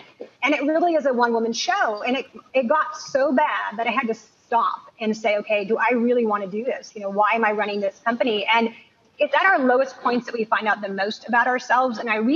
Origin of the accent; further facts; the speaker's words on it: California, United States; I grew up in Silicon Valley. And when you grow up there, you realize everyone has to start a company once.